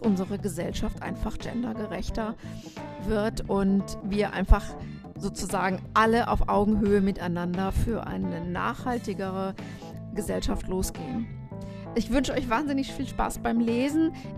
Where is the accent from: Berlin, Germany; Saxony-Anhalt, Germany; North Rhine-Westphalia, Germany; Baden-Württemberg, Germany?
North Rhine-Westphalia, Germany; Ich komme ja aus dem Ruhrgebiet, da trinkt man schon mal gerne ein Dosenbier.